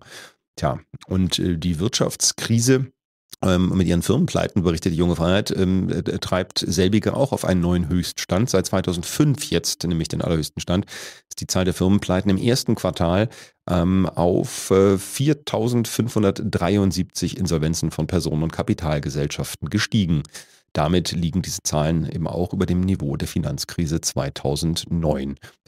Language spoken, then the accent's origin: German; Berlin, Germany; Also wenn ich an meine Kindheit in Berlin zurückdenke